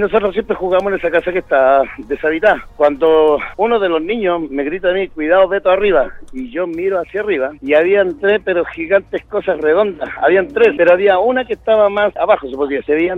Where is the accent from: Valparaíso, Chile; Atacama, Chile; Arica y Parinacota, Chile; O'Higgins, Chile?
Atacama, Chile; Diego de Almagro; Nosotros cuando éramos cabros chicos, en Diego de Almagro, cuando era pueblo hundido, nosotros estábamos jugando en la calle.